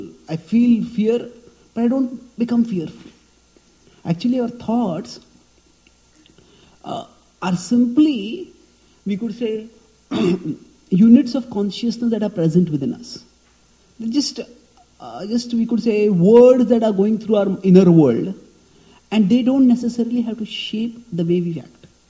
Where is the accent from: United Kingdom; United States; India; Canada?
India; English is a second language; I come from India where people are mad for cricket.